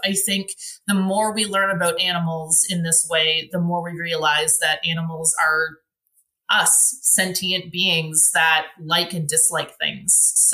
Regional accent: Germany; now in Canada; So I grew up in West Germany. And when we came back to Canada, we moved to Calgary, Alberta

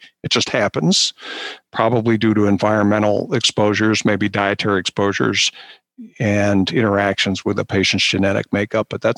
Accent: Philadelphia, Pennsylvania, United States; So I grew up in suburban Philadelphia.

